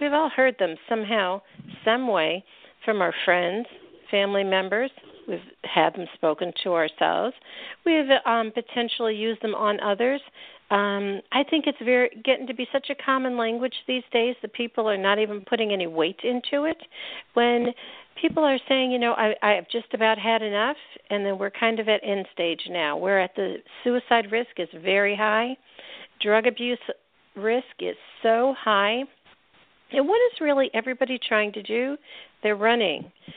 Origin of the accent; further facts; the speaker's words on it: Northeast, United States; I grew up in the Northeast in the 50s and 60s. That was a lot of the immigrants, you know, time.